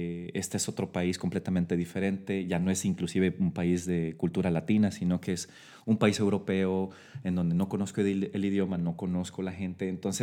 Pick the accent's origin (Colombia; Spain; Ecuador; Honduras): Honduras; moved away as an adult; also born or lived in Mexico; now in Netherlands; cuando yo me mudé de Honduras a México, yo me mudé sin un 5 en mi bolsillo y con un ingreso mísero de $600 por mes. Cuando me mudé acá a Holanda